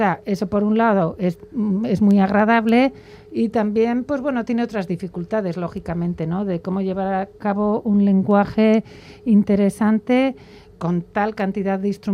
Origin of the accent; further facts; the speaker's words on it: Bilbao, Basque Country, Spain; aquí en mi ciudad, ¿no?, en mi tierra, en Bilbao